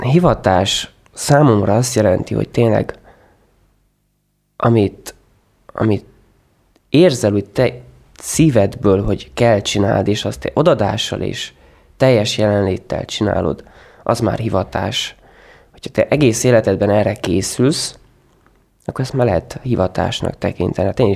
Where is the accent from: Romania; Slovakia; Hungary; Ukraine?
Romania; Partium; nálunk Párciumban ezt máshogy mondják